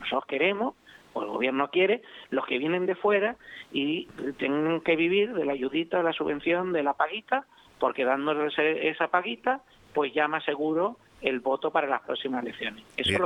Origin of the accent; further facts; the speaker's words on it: Canary Islands, Spain; para mí, como canario